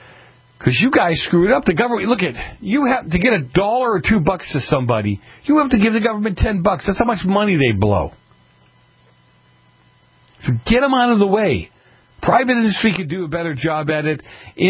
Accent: Boston, Massachusetts, United States; I grew up in Boston.

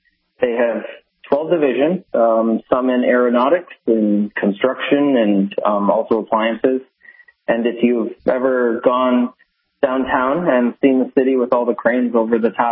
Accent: Michigan, United States; moved away as an adult; now in Miami, United States; Yeah, well, I'm a Midwest guy. I've been born and raised in Michigan, so grew up there almost my entire life.

